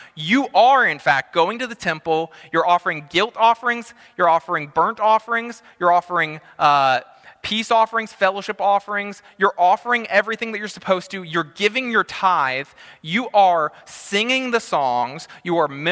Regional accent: United States; Now, as an American, I have no idea why they do that, but just make a bigger bus, I guess.

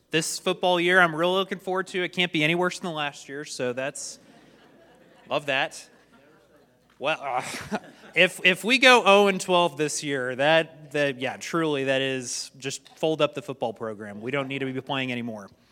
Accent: Edmond, Oklahoma, United States; I'm originally from the promised land of Edmond, Oklahoma. This is actually my hometown when I'm born and raised here.

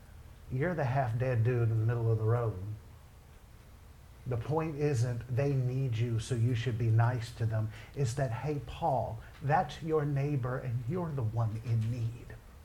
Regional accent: Newport News, Virginia, United States; I was raised in Newport News, Virginia. We didn't have to talk to anybody at Walmart.

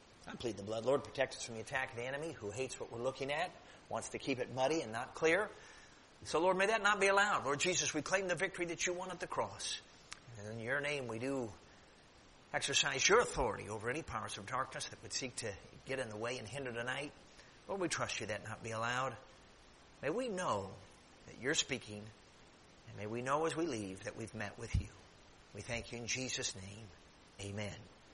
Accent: United States; I've got dollars because I'm an American.

